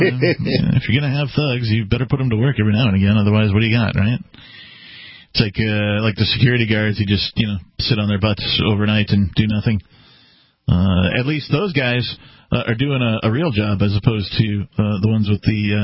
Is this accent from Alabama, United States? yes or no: no; Milwaukee, Wisconsin, United States; I think I told you that I was originally a Wisconsin kid. I was born in Milwaukee, Wisconsin.